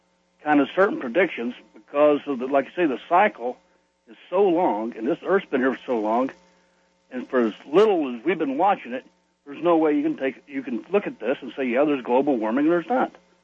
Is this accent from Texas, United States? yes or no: no; Cleveland, Ohio, United States; I'm from the Cleveland area, and they're all straight shooting guys.